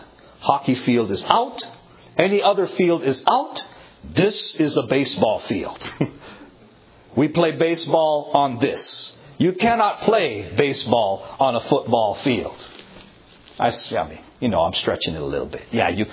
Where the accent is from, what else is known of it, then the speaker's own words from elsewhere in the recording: Toronto, Ontario, Canada; It's kind of like, I'm from Toronto, so I got to use this team.